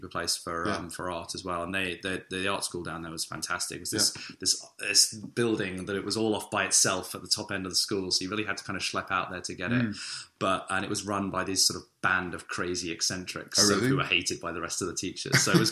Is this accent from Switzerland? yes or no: no; Acton, London, United Kingdom; Indeed, it was for me because I grew up in London. I was here till I was like 12, 13, something like that.